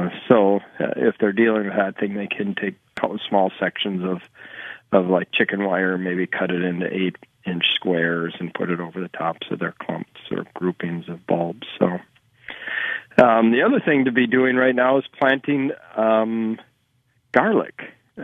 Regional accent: North Dakota, United States; it's similar to what you and I grew up with in North Dakota of cow tipping.

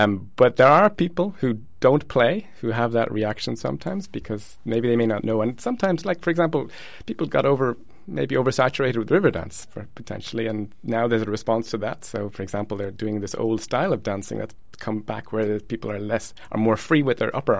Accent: Limerick, Munster, Ireland; first language Irish; English is a second language; Yeah, in Limerick. It's pretty unusual in an urban context, but... Yeah, I used to go down to Kerry, which is the West of Ireland, which is the Gaelic-speaking area, every summer for summer holidays

